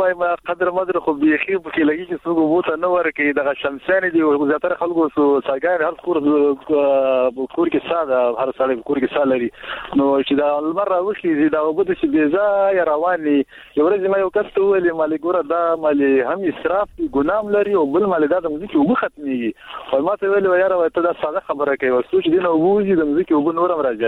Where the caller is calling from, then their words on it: Baghlan, Afghanistan; ما د کلګینه د بغلان ولې